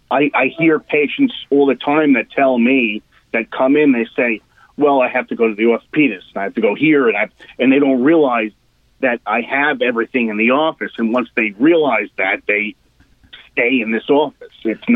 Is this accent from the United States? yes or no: yes; Dix Hills, New York, United States; I grew up in Long Island. Grew up in Dix Hills.